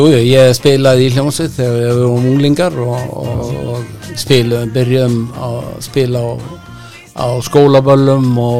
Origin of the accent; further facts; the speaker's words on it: Akranes, Western Region, Iceland; ef þú hefur nógan áhuga, þá náttúrulega æfir og það gerðum við upp á Skaga sem krakkar